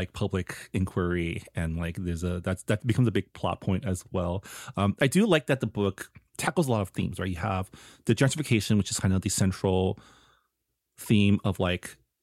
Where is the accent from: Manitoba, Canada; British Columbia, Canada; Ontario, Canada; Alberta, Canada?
Ontario, Canada; Toronto; born there; So I was born in Toronto, but I didn't grow up there, but I do have family there, so I visit a lot.